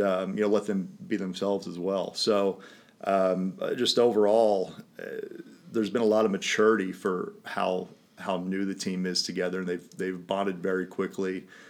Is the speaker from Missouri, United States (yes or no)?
no; Indiana, United States; Growing up in Central Indiana, you know, we had the Cubs.